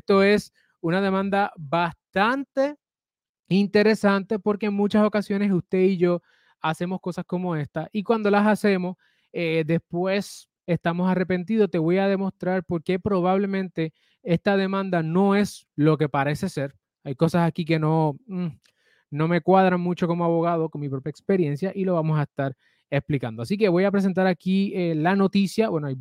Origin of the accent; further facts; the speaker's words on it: Puerto Rico; hay muchos de ustedes que piensan que como soy boricua, soy familia de él.